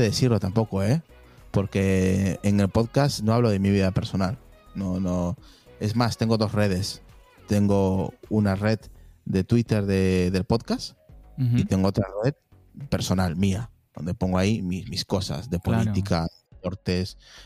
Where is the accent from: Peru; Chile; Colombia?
Peru; accent: neutral; now in Spain; Vivo en el norte y hablo mucho, estoy 24 horas con la gente del norte de aquí de España y como mi acento es muy neutro, pues básicamente no se enteran de que soy de allí porque no tengo un acento.